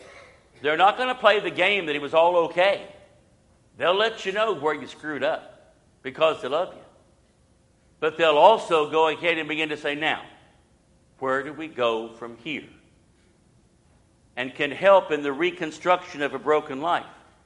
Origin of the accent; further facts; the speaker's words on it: Ohio, United States; Brand new school down here in Alabama, and I was from Ohio.